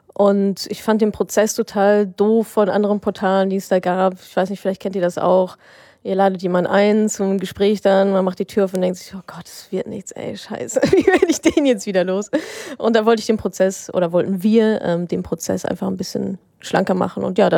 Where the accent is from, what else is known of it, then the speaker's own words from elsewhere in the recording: Dortmund, North Rhine-Westphalia, Germany; Ich war in meiner Heimat im wunderschönen Dortmund